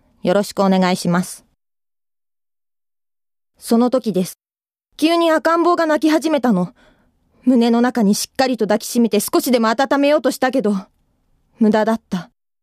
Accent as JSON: {"language": "Japanese", "region": "Tokyo", "country": "Japan", "said": "東京都出身ですが、両親が気仙沼なので東北弁が少しだけ話せます。"}